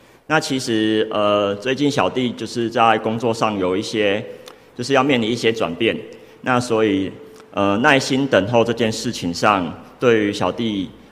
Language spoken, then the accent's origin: Chinese; Taiwan; 那为什么有时候我们台湾人为什么不喜欢等待呢？